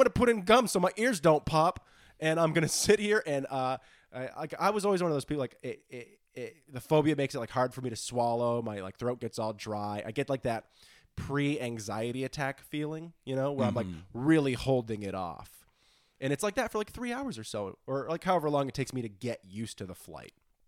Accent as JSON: {"language": "English", "region": "Vermont", "country": "United States", "said": "I'm from Vermont, where the tallest building is maybe 10 stories."}